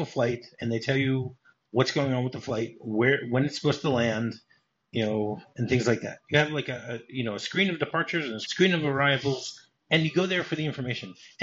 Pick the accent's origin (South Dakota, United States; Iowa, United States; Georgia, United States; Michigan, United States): Michigan, United States; Detroit; I mean, I remember growing up in Detroit.